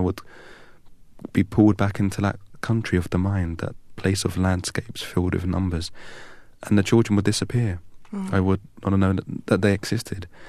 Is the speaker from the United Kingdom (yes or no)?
yes; England, United Kingdom; "Aš esu iš Anglijos, I'm from England."